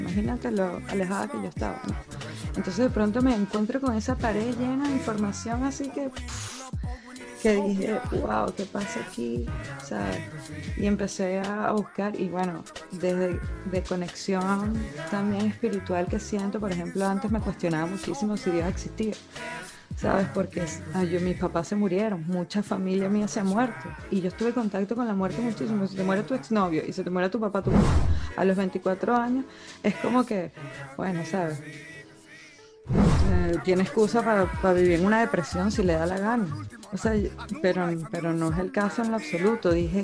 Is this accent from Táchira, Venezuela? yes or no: no; Maracay, Aragua, Venezuela; mi hermano hace reggae, somos de Maracay